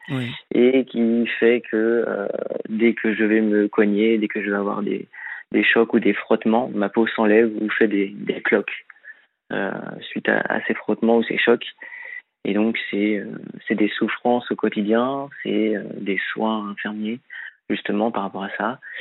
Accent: Angers, Pays de la Loire, France; born there; je suis né à Angers justement

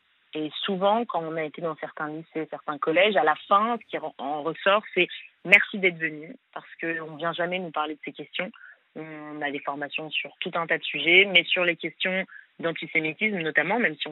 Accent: Paris, Île-de-France, France; Alors j'ai 21 ans et je suis de Paris.

